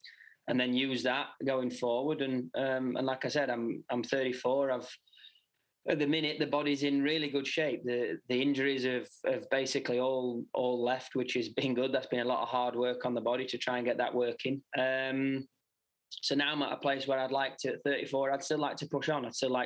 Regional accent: United Kingdom; The Open, obviously being British, the British Open is, it is one of the biggest majors for us guys to win.

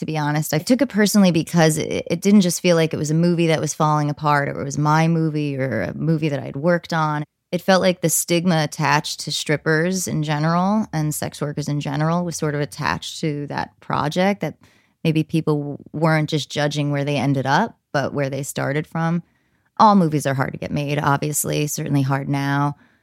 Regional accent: New Jersey, United States; I grew up with these girls. I grew up with these guys. I grew up in New Jersey.

